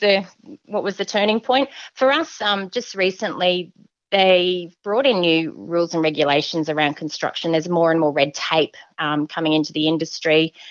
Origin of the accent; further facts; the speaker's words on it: Brisbane, Queensland, Australia; I actually grew up in the outer suburbs, which was very common back in the day. So in the southern part of the Moreton Bay Shire was where I called home.